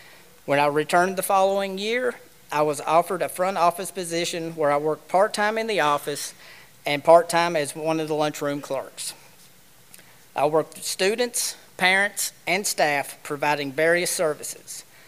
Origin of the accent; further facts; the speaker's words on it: Ravenna, Kentucky, United States; also born or lived in Estill County, Kentucky; I was born in Estill County and raised in Ravenna.